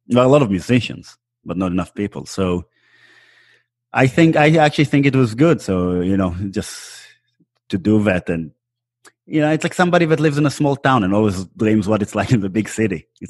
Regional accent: Israel; born or raised there

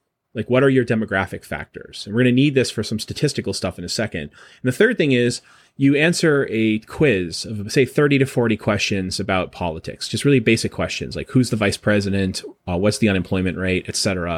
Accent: New Hampshire, United States; a well-functioning state like my home state of New Hampshire

